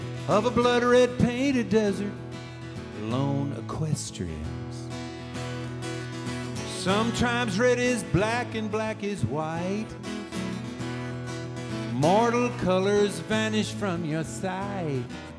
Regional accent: Lubbock, Texas, United States; So I'm from Lubbock, Texas, and I went to Lubbock High School.

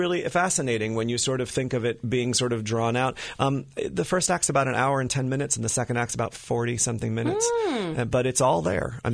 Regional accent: New Jersey, United States; also born or lived in New York City; now in Dayton, United States; No, I'm from New Jersey.

